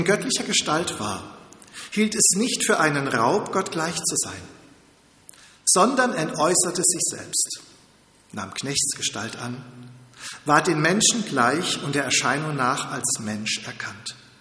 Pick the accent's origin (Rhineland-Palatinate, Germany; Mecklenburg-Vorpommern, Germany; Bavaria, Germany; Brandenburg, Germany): Rhineland-Palatinate, Germany; erinnere ich mich als Pfälzer noch sehr gut an die Bundesliga-Saison 1997-98